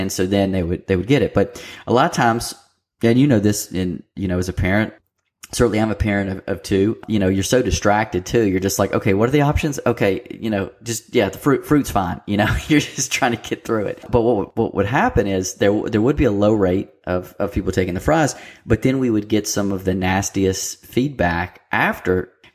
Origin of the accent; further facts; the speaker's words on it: Mississippi, United States; I mean, I grew up in Mississippi and we don't sell a lot of timeshares in Mississippi.